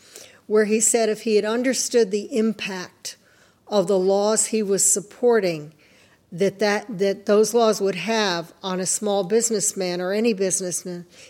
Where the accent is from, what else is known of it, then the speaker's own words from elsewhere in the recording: Colonia, New Jersey, United States; I grew up in Colonia.